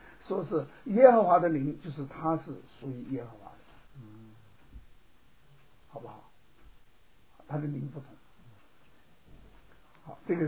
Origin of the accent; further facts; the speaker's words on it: Xiangtan, Hunan, China; 他们怎么用我们的湘潭说话呢？就是用我们家乡话在讲